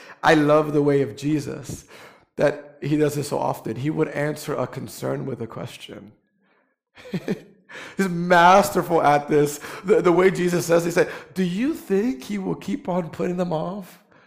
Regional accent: New York, United States; I'm also a New Yorker. I do everything quickly.

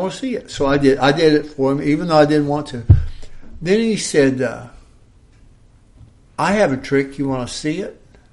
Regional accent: Oklahoma, United States; And, of course, I'm from the South. I'm from Oklahoma.

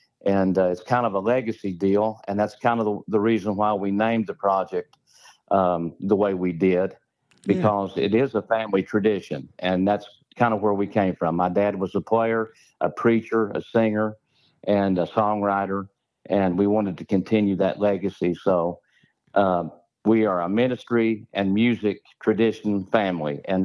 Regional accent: Tennessee, United States; now in -; we're from East Tennessee, the mountains of East Tennessee.

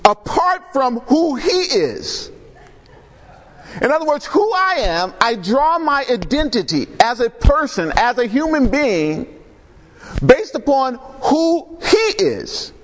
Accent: Compton, California, United States; I mean, I grew up in Compton.

